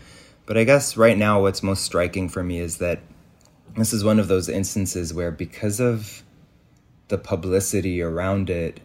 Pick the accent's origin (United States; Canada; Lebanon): Lebanon; growing up in Lebanon